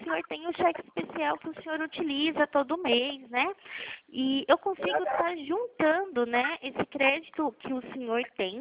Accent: Pirassununga, São Paulo, Brazil; Sim, eu sou de Pirassununga.

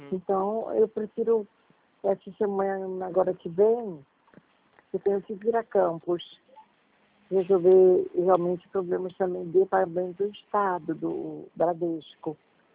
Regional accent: Vitória, Espírito Santo, Brazil; Eu sou de Vitória. Mas trabalho aqui em campus.

